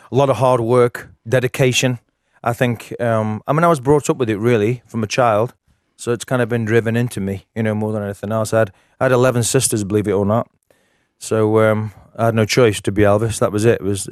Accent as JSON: {"language": "English", "region": "England", "country": "United Kingdom", "said": "I'm an English guy"}